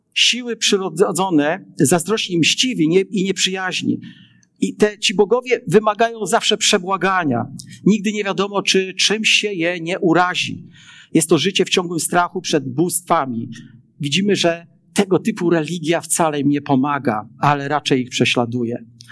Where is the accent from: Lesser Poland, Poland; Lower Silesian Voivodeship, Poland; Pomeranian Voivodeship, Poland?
Lower Silesian Voivodeship, Poland; Wrocław; ja jestem właśnie chłopakiem, wywodzący się stąd. Jestem nowodworzaninem. Nie mieszkam już we Wrocławiu wiele lat, ale urodziłem się na dawnym placu 1 Maja, wychowany na Nowym Dworze. Mieszkałem potem na Muchoborze Wielkim.